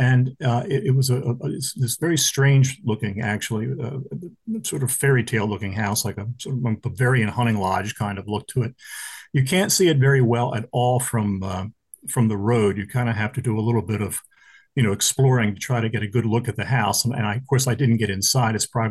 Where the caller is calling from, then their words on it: Pennsylvania, United States; No, I'm in right? I'm in Pennsylvania.